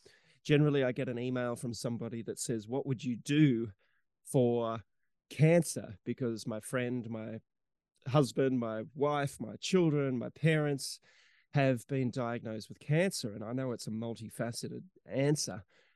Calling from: New South Wales, Australia; I'm in far north New South Wales in Australia, and we're fortunate enough to have a beautiful freshwater creek running through our property

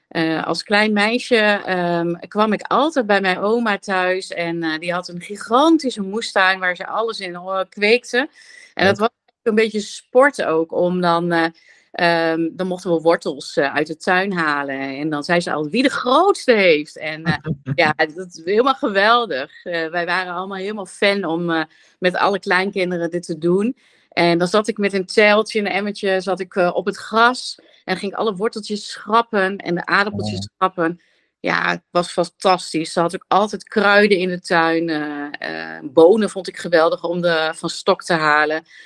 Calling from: Zwolle, Overijssel, Netherlands

